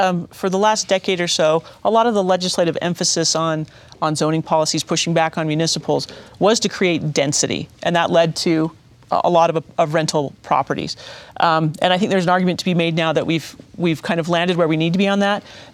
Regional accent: Bountiful, Utah, United States; Bountiful's my hometown. That's where I grew up. I've never doubted that I could return and continue to live in Bountiful.

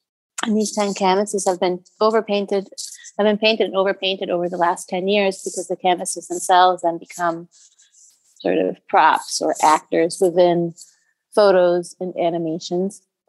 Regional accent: Switzerland; I'm half Swiss, and my mother is actually American. But I was raised in Switzerland.

